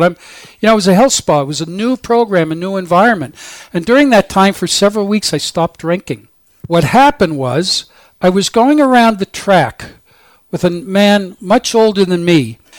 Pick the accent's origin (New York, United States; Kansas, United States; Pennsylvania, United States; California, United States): New York, United States; And I thought, you know, I'm from New York, I like to shock people, I said.